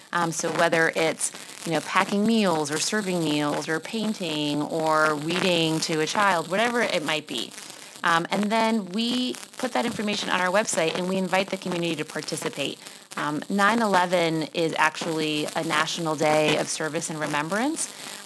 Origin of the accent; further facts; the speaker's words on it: Tarrytown, New York, United States; And I'm from Westchester originally, born and raised right here in Tarrytown.